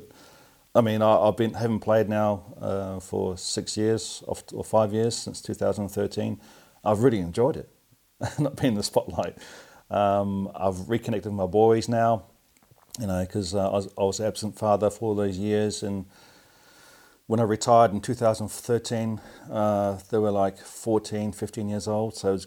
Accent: New Zealand; when I grew up playing back in New Zealand

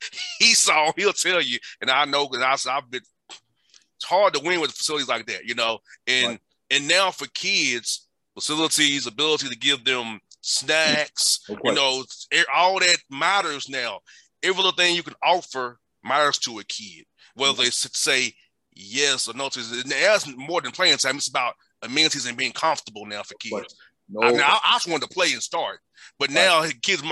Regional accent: Atlanta, Georgia, United States; I said, I'm from Atlanta. I'm from the hood. I ain't living there.

